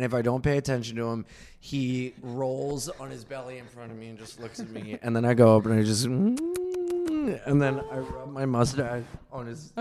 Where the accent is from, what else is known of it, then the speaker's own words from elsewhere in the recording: Wilmington, Delaware, United States; No, I'm from Delaware.